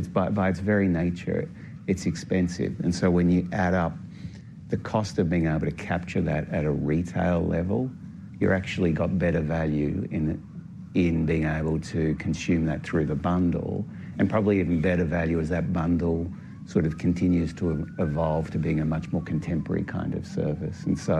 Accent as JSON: {"language": "English", "country": "Australia", "said": "So my home country in Australia"}